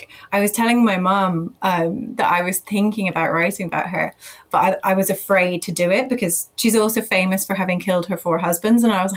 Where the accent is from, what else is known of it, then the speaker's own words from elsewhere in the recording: County Cork, Ireland; now in United Kingdom; I don't live in Ireland anymore. I grew up in West Cork